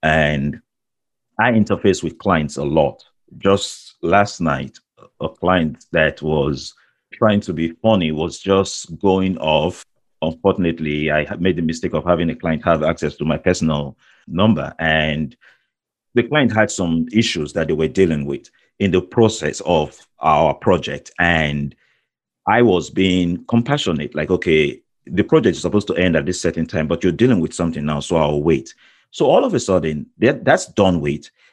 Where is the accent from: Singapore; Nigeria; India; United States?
Nigeria; moved away; guys that I grew up with back in Nigeria.